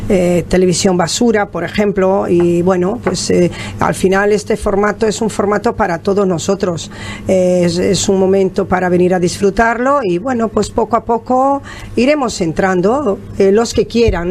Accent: Moscoso, Galicia, Spain; also born or lived in Brazil; now in Fuerteventura, Spain; En mi pueblo, en Moscoso, que yo me crié en Galicia, yo nací en Brasil, como le he dicho siempre, me crié en Galicia y bueno, estoy triplicada, vivo en Fuerteventura hace 32 años.

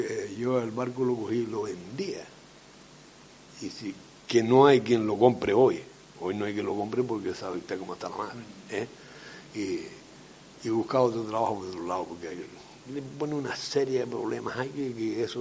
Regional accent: Pozo Negro, Canary Islands, Spain; De esta zona. Criado y nacido en Pozo Negro. Aquí desde chico hasta 73 años que tengo ahora.

